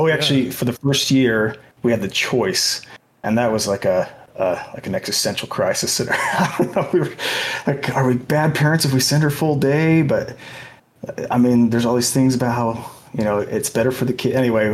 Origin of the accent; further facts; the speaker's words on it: Orem, Utah, United States; also born or lived in Salem, Utah; I grew up in Orem, Utah, till I was, I guess, 18, and then my family moved to Salem, Utah.